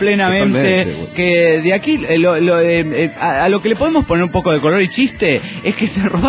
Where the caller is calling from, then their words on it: Andújar, Andalusia, Spain; de Andújar, España.